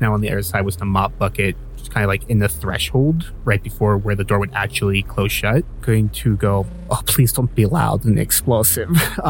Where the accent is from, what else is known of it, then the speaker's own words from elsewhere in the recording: Florida, United States; I grew up in Florida and I was a chemistry major.